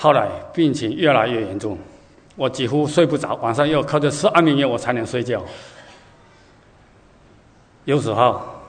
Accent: Nongtian, China; 那时候在我们家乡农田镇附近有一座山，名叫葫芦山

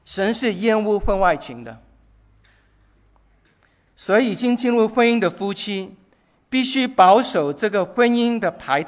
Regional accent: China; 我们中国人常常讲，兄弟如手足

